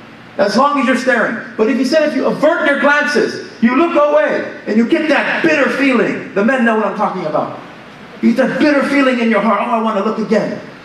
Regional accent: Iran; I can pick on the Iranians because I'm from Iran.

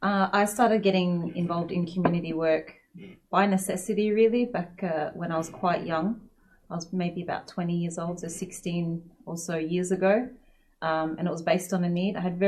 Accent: Perth, Western Australia, Australia; I was from Perth City in Western Australia, and 15 years ago, there was very, very little available in terms of community programs and classes.

